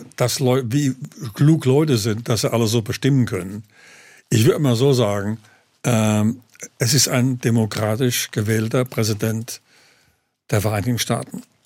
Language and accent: German; Mannheim, Baden-Württemberg, Germany; Ich bin in Mannheim aufgewachsen, meine ganze Kindheit dort verbracht. Also ich trage den Kurpfalz im Herzen sozusagen.